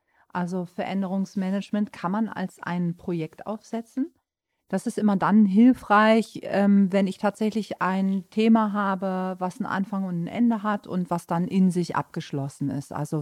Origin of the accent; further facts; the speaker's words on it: Hamburg, Germany; Ich komme aus Hamburg